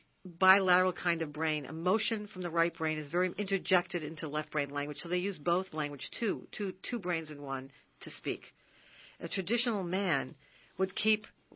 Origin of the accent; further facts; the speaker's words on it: Rhode Island, United States; Yeah, I come from Rhode Island. We mispronounce everything.